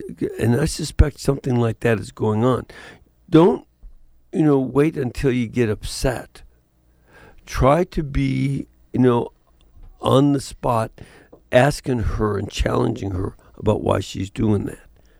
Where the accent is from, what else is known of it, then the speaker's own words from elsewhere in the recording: Chicago, Illinois, United States; I'm originally from Chicago. I have a lot of that well ingrained within me.